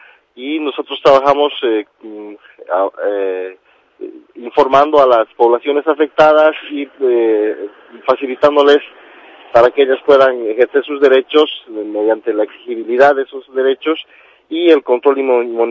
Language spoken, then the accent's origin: Spanish; Santa Cruz, Bolivia; Yo vengo de Santa Cruz, que es un departamento que está en la zona baja de Bolivia